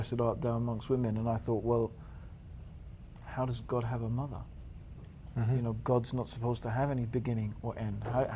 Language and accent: English; Tanzania; born there; I was born in Tanzania.